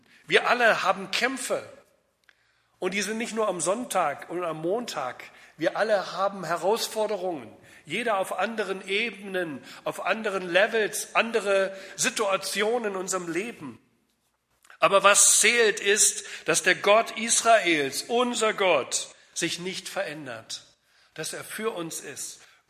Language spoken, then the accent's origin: German; East Germany, Germany; Ich komme aus Ostdeutschland.